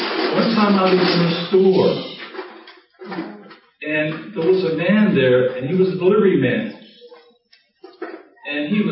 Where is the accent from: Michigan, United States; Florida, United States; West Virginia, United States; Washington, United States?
Florida, United States; You know, I come from Florida, as I said.